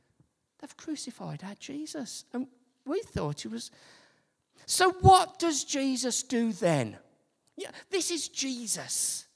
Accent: Wales, United Kingdom; accent: Brummie; people say, oh, you're not from round here, are you? I say, no, I'm from the Rhondda.

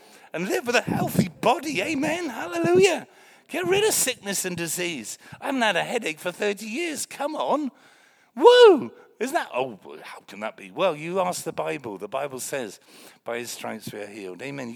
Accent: England, United Kingdom; I thought it was English because I'm English.

